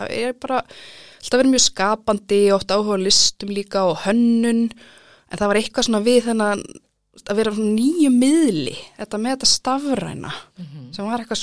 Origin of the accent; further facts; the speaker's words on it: Capital Region, Iceland; Ég er fædd árið 1986 og ég uppalinn í Grái. Mamma og pappi byggðu hús þar, svona 91-2, flutti ég þangað og fór gekk í Hamraskóla.